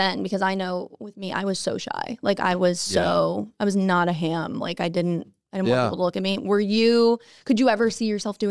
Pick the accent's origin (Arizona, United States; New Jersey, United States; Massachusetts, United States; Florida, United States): Florida, United States; Tampa; So I'm local, but I'm like, I feel bad to come back and tell people like, yeah, I'm from Tampa, when I was hesitant to come back.